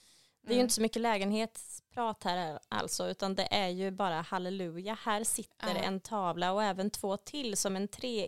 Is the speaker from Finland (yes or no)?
no; Sweden; Det här konstiga vädret som vi svenskar alltid ska prata om.